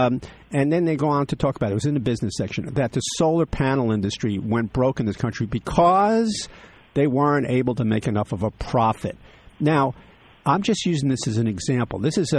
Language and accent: English; New York, United States; People say, Social Security, you read in the New York, I read the Times, my hometown newspaper.